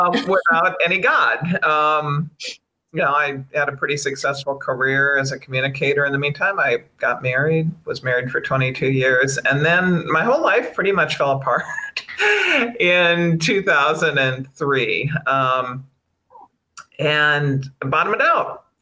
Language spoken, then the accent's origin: English; South Dakota, United States; now in Arlington, United States; So I live in Arlington, Virginia, near DC, and I grew up in South Dakota.